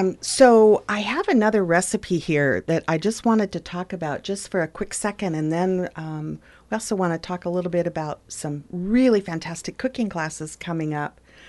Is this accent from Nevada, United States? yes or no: no; Michigan, United States; I grew up in Michigan, and that is such a Midwestern thing.